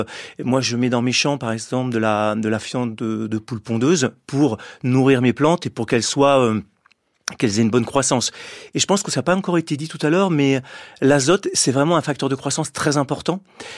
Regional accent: Centre-Val de Loire, France; Vous savez, moi, je viens d'un département, je viens du Loiret.

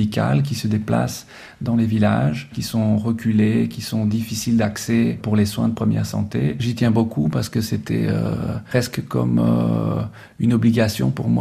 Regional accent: France; born there; Je suis né moi en France. Mes parents sont grecs et ont immigré dans les années 50.

